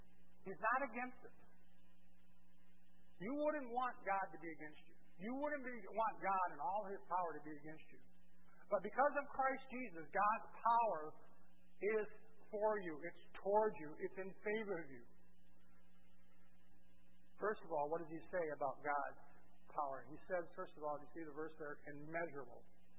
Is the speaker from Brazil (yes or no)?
yes; Brazil; I grew up in Brazil, but every once in a while we'd come to the States